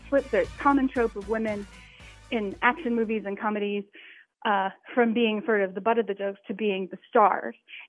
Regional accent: Raleigh, North Carolina, United States; I'm from Raleigh, North Carolina

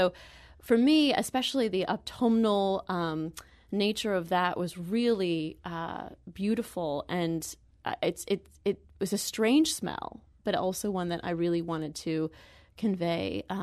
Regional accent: St. Louis, Missouri, United States; Even though I'm from St. Louis, I still don't know so many different corners of the city.

